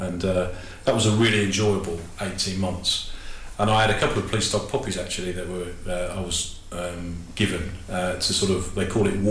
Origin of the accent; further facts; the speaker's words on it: East Midlands, United Kingdom; moved away as an adult; now in London, United Kingdom; I'm originally from Derbyshire, so I was a village lad from Derbyshire, South Derbyshire.